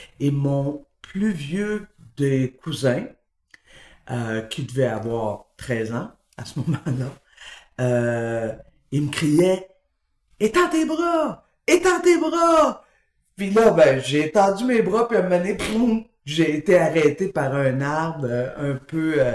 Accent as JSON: {"language": "French", "town": "Windsor", "region": "Quebec", "country": "Canada", "tie": "born there", "said": "Moi, je suis née dans le canton de l'Est. Je suis née en Estrie, à Windsor, un petit village qui, à l'époque, s'appelait Windsor Mills, parce que c'était un village anglophone, beaucoup."}